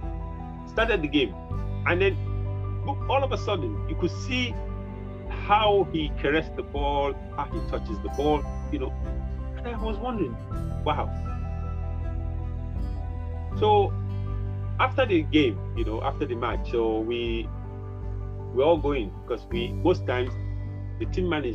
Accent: Lagos, Nigeria; I didn't grow up in Owerri. I grew up in Lagos, and coming to stay in Owerri for the first time.

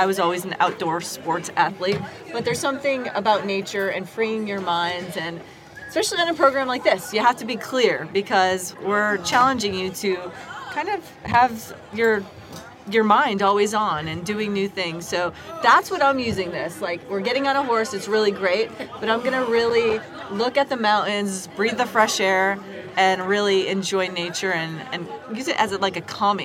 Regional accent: Scranton, Pennsylvania, United States; Personally, I grew up in Scranton, Wilkes-Barre, so me saying Scranton, Pennsylvania, I'm like, the office.

